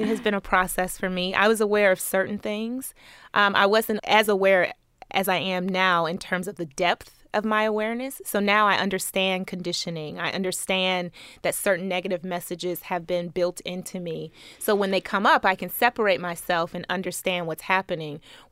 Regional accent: Cleveland, Ohio, United States; Cleveland.

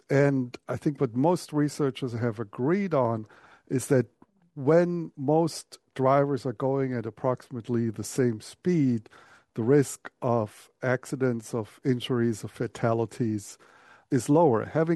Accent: Germany; moved away as an adult; now in United States; First, as a kid, when I grew up there in Germany

